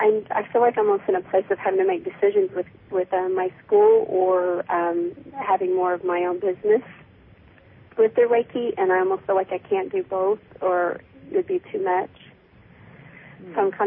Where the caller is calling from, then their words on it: Memphis, Tennessee, United States; Memphis, Tennessee.